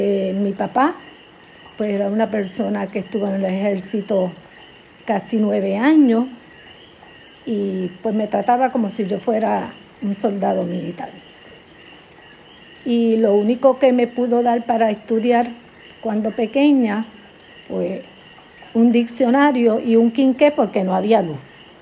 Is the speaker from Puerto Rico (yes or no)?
yes; Cabo Rojo, Puerto Rico; born there; Nací en Cabo Rojo, Puerto Rico.